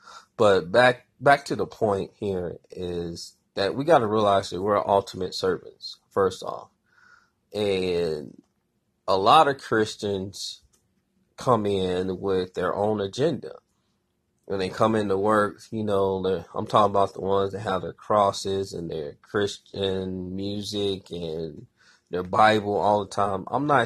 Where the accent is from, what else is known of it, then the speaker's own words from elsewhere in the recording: Midwest, United States; I'm from the Midwest, so I'm not afraid to speak my mind, and a lot of people can't handle that.